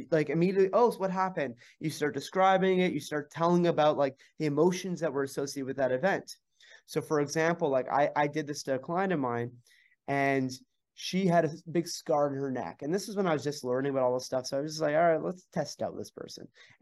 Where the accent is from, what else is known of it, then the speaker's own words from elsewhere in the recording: Montreal, Quebec, Canada; so I'm from Montreal